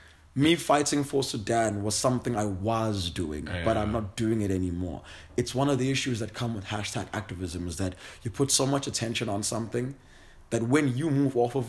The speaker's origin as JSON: {"language": "English", "country": "South Africa", "said": "as a South African"}